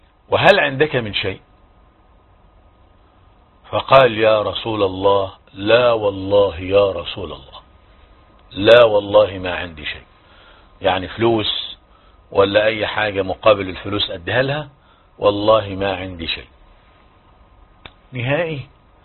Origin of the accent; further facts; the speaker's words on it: Egypt; كل 6 دقائق عندنا في مصر مطلقة